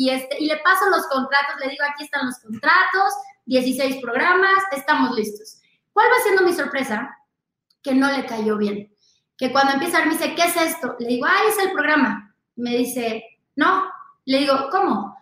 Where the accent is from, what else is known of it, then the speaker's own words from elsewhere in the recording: Mexico; soy de México